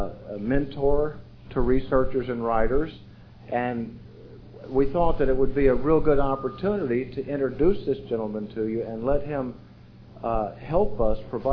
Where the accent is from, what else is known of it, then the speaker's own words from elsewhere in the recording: Texas, United States; now in New York, United States; I'm an alcoholic from Texas. I'm all right. And I happen to live in New York now